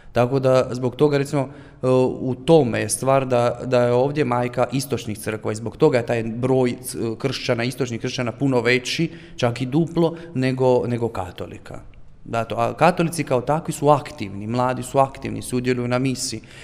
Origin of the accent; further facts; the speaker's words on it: Croatia; Znači, Hrvata nas ima u stvarno u cijelom svijetu, tako da raspršili smo se svuda